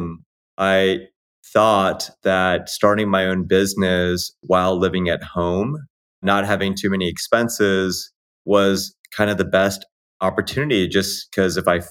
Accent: Arcadia, California, United States; born and raised in Los Angeles, specifically Arcadia, California, for those that know. My parents are both from Hong Kong, so I'm Cantonese.

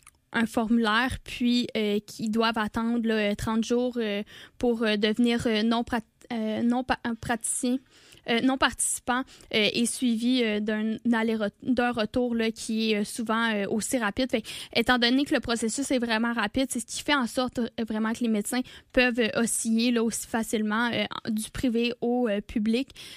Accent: Quebec, Canada; Moi, je viens du Saguenay, là, je sais pas si c'est okay.

